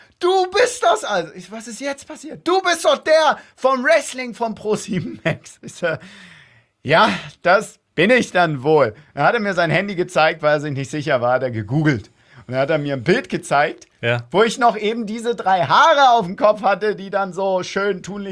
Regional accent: Hamburg, Germany; Und ich bin Hamburger, Punkt.

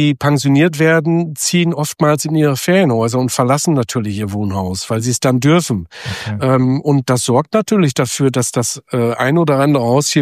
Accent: Hamburg, Germany; Also ich komme ja nun aus Hamburg und Hamburg ist sehr, sehr teuer geworden.

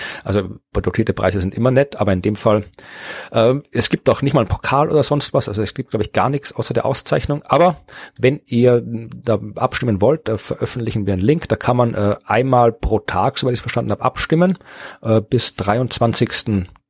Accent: Lower Austria, Austria; wenn ich als Niederösterreicher hier zum steirischen Kopf des Jahres ernannt werden kann

